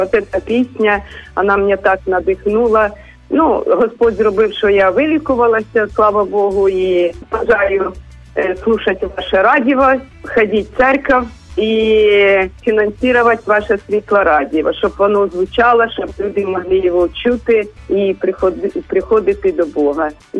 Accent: Kyiv, Ukraine; Доброго дня, я з Києва

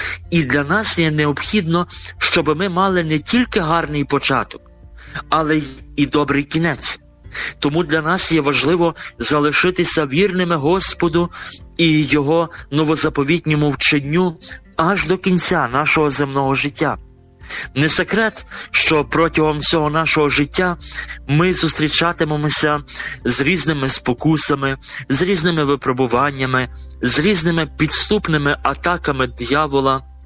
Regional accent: Lviv, Lviv Oblast, Ukraine; родом я зі Львова

